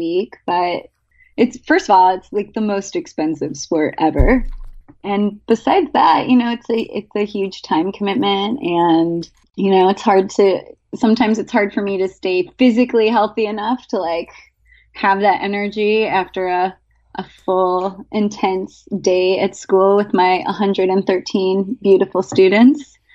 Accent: Beechwood, Ohio, United States; I grew up in Cleveland, Ohio, actually in a city called Beechwood, which is an eastern suburb. And I was here until high school when I went to boarding school in Maine.

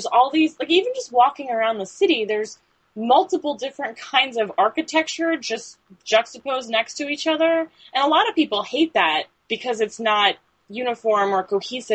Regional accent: Pennsylvania, United States; Yeah, I grew up in Chester County, which is like on the border of Amish country.

